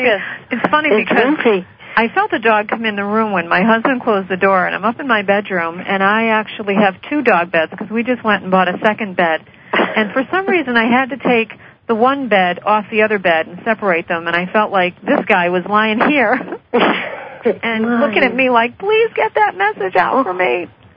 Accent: Connecticut, United States; coming in Connecticut this April. We hold it at a beautiful old historic bed and breakfast here in my hometown

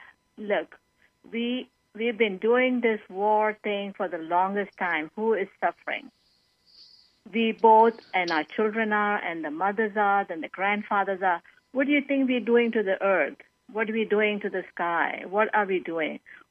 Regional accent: India; moved away as an adult; now in United States; Like, I came from India. I came from India, got married, and came here.

